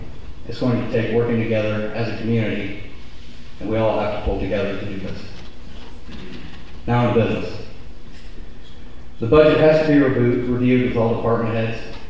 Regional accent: Hillsboro, United States; I decided to run because I was raised in Hillsboro. In the 1990s, I graduated from Hillsboro High School.

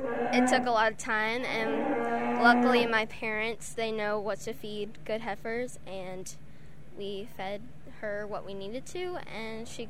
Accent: United States; Well, I'm 13 years old, and I'm from Madison County, and I've been showing heifers since I was very little.

